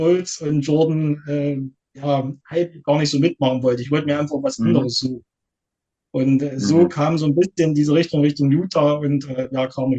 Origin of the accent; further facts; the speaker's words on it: Thuringia, Germany; born there; komme gebürtig aus Nordthüringen, Gefolserkreis, wer das vielleicht kennt. Ich hatte es mit ein paar Zwischenstationen jetzt doch wieder nach Thüringen vor 12 Jahren verschlagen, wohne dort in der Nähe von Arnstadt, also ein bisschen in der Mitte von Thüringen, im ländlichen Bereich